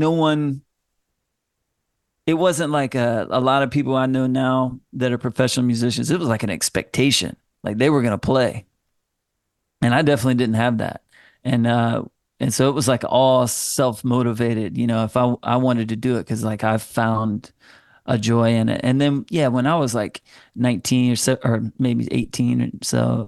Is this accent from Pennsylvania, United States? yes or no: no; Anderson, South Carolina, United States; when we played in my hometown in Greenville, South Carolina, like I grew up in Anderson, but Greenville is like the big town, you know, next to us, 45 minutes away